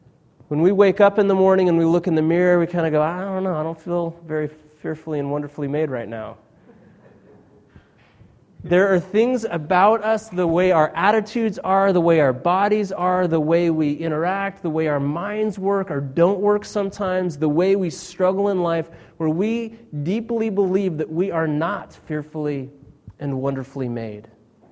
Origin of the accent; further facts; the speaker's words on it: Colorado, United States; born there; partly because I was born in Colorado, and so I grew up with that.